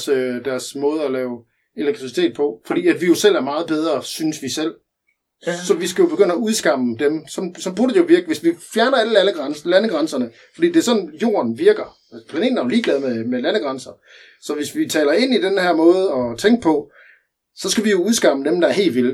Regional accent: Lolland, Zealand, Denmark; Ved du, hvorfor jeg havde dynamolygter på min cykel, da jeg var dreng på Lolland?

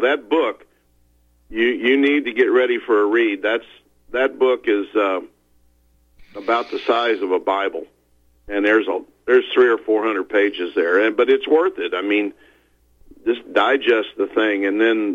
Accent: Arnold, Missouri, United States; I was just up the road from you at Fox High School in Arnold, and I don't think we had any black students at all, and we had some Mexican descent people there, yeah.

